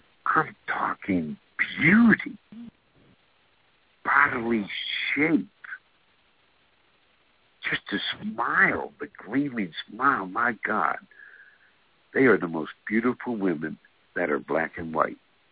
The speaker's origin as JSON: {"language": "English", "town": "San Francisco", "region": "California", "country": "United States", "tie": "born or raised there", "said": "I grew up with blacks in San Francisco, where I grew up and went to school, and most of my friends were black."}